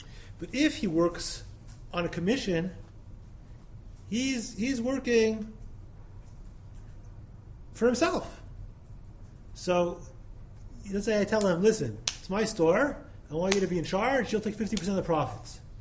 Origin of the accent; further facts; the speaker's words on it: Israel; the seller's woman saw that I was from Eretz Yisrael. She starts talking to me in Hebrew.